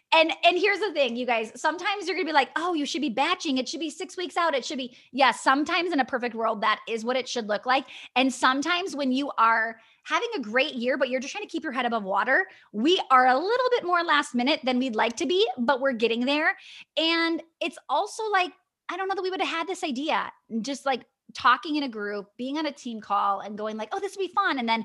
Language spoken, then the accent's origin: English; Wisconsin, United States; I'm from Wisconsin and we have a lot of Midwestern, I would say East Coast listeners.